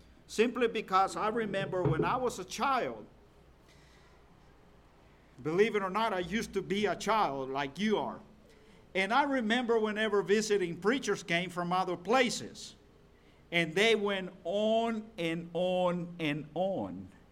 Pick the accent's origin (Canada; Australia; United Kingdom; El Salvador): El Salvador; English is a second language; now in Georgia, United States; I was born and raised in El Salvador, Central America, and I've been in Georgia for almost 22 years now. So I have lived longer in Georgia than I have lived in El Salvador. So that's why I have a little different accent than most people that come from Georgia.